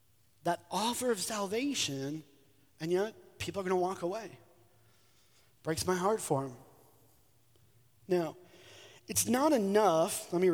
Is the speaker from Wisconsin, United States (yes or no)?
yes; Sheboygan, Wisconsin, United States; I'm from Sheboygan originally, born and raised there.